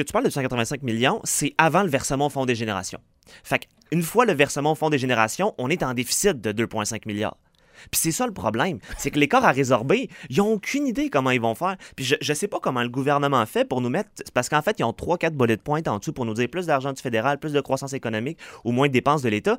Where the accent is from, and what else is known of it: Quebec, Canada